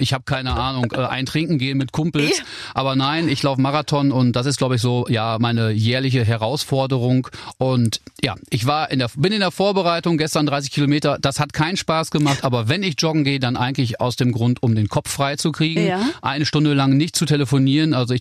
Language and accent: German; North Rhine-Westphalia, Germany; Also ich bin ja aus dem Münsterland und gibt es viele Leute, die das R noch rollen. Und meine Eltern sprechen Plattdeutsch